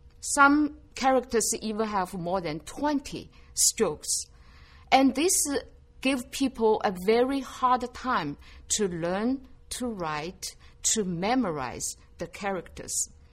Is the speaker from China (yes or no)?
yes; Shanghai, China; first language Shanghainese; I'm from Shanghai, China. I speak Shanghainese.